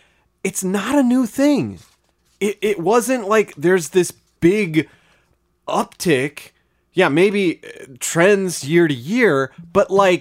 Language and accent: English; United States; is the same Germany that if I go to, as an American, I have to mind my P's and Q's about what I say